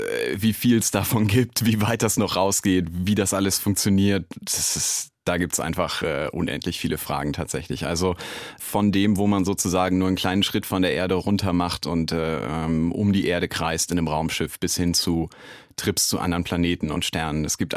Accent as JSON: {"language": "German", "town": "Celle", "region": "Lower Saxony", "country": "Germany", "tie": "born or raised there", "said": "Also das war Celle in Niedersachsen. Das ist eine relativ kleine Stadt, liegt nördlich von Hannover."}